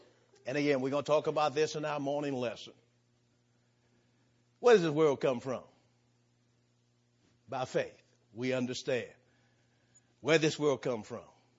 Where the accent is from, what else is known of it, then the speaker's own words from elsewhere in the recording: New Orleans, Louisiana, United States; I'm from New Orleans, Louisiana, flatlands.